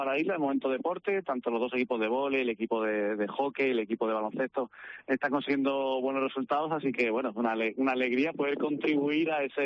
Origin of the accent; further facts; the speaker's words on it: Málaga, Andalusia, Spain; yo soy de Málaga